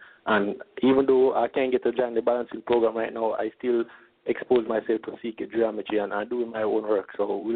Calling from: Toronto, Ontario, Canada; I'm calling from Toronto.

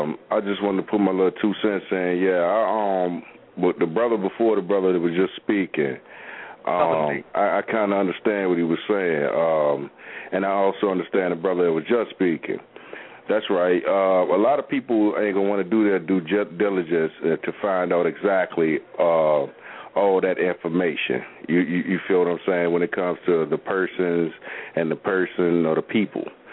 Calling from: Virginia, United States; Yeah, I'm calling from Virginia, man.

